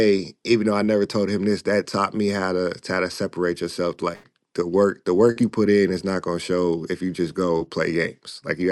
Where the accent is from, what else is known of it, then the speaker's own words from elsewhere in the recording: Alaska, United States; For me, it was fun. It was definitely tough just because, you know, a lot of coaches doesn't come to Alaska to see you play.